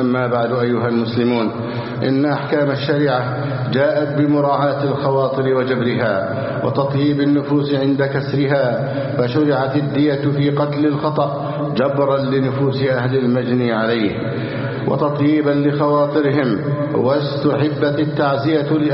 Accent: Egypt; بلدنا مصر

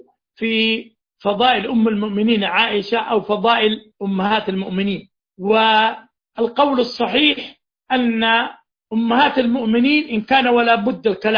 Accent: Saudi Arabia; عندنا في السعودية

